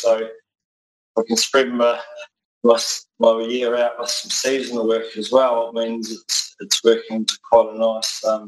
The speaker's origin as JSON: {"language": "English", "region": "Otago", "country": "New Zealand", "tie": "born or raised there", "said": "I grew up in North Otago, on the East Coast. I grew up with my mum and dad together until I was about 13."}